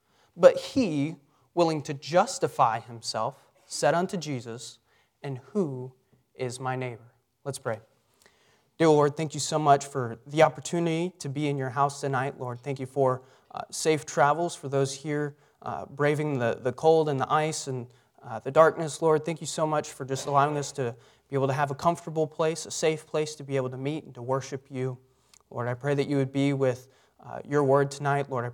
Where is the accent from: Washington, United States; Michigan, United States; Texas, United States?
Texas, United States; I'm from Texas